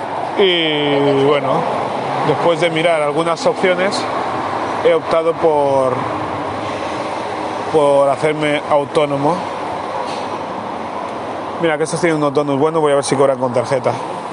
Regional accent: Barcelona, Catalonia, Spain; los donuts que comía yo cuando era pequeño aquí en Sants

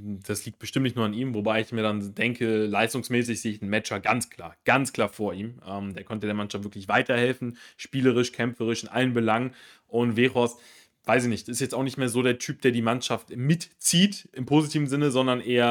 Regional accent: Cologne, North Rhine-Westphalia, Germany; so als Kölner bist du so konditioniert, du hast immer diesen scheiß Klassenerhalt noch im Hinterkopf

